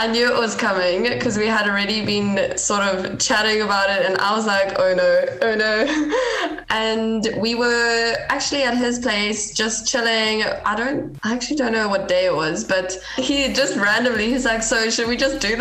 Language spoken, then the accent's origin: English; Westville, KwaZulu-Natal, South Africa; I am born and bred in Westville.